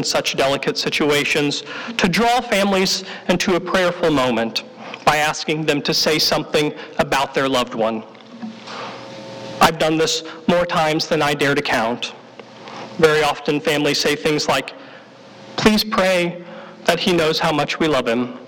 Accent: Midwest, United States; I am a Midwesterner, born and raised, but we don't have nearly as many trees, nor do we have near as much snow.

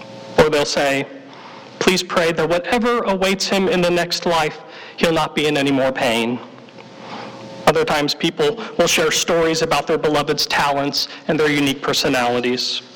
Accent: Midwest, United States; I am a Midwesterner, born and raised, but we don't have nearly as many trees, nor do we have near as much snow.

